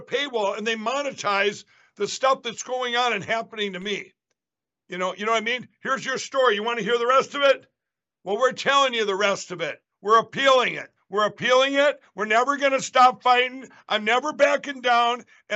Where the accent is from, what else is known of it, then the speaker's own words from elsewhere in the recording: Minnesota, United States; it even made my hometown horrible newspaper, the Star Tribune.